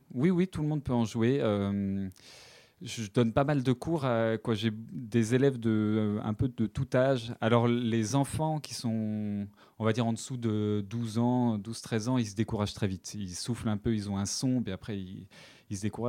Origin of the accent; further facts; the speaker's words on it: Dijon, Bourgogne-Franche-Comté, France; J'ai grandi à Dijon.